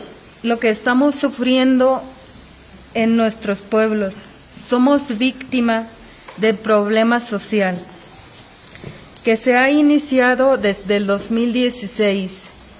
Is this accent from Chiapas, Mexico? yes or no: yes; Magdalena de La Paz, Chiapas, Mexico; Soy originario de Centro Magdalena de La Paz y soy base de apoyo zapatista.